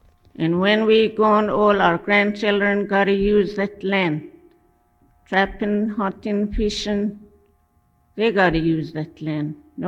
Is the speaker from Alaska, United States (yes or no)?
yes; Alaska, United States; I was born in Ketchumstuck, but I moved on here and I raised in Santa Cruz.